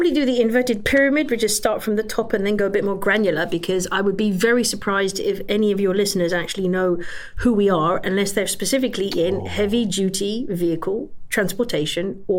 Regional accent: London, United Kingdom; born there; I'm half English, half Greek, hence the schizophrenic first name with an H … with an S, which is the Greek one. I was actually born in London

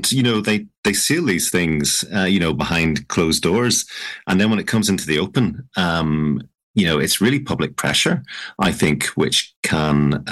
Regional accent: Northern Ireland, United Kingdom; despite growing up in the Troubles and living under threat with a house of bulletproof glass and panic buttons in the rooms and extra security and having to look under your car in the morning, that was all normality.

